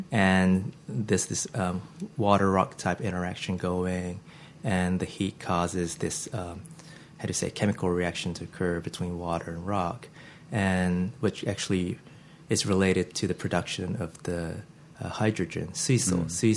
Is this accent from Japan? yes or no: yes; Japan; since I'm from Japan and I actually wanted to eventually go back to my home country